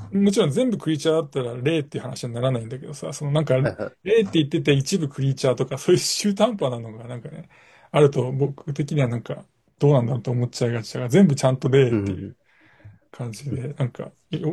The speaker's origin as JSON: {"language": "Japanese", "region": "Gunma", "country": "Japan", "tie": "born or raised there", "said": "なんか僕の地元の群馬だったんですよ。"}